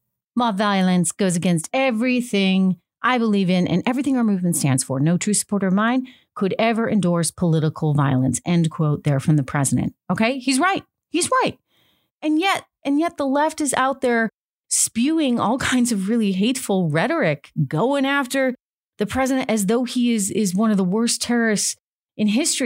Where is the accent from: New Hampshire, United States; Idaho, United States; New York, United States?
New Hampshire, United States; Like I grew up in New Hampshire when I was a little kid. Some of the first words I ever read were live free or die on the back of every license plate.